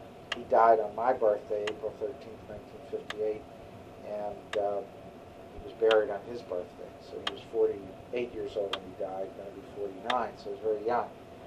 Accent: Pittsburgh, Pennsylvania, United States; I've always lived more or less in the Squirrel Hill, Shadyside area. I've always lived in that area, and I was born. My parents lived on Murray Avenue in the Ruth Gardens, which is still there, and I was born there.

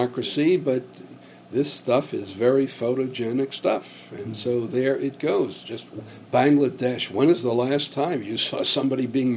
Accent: United States; As American Jews, many of us don't want to think so.

